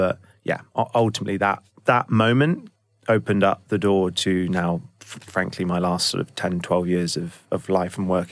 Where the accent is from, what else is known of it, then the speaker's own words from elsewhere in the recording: Bath, South West England, United Kingdom; growing up in Bath, a lovely, amazing environment, amazing family.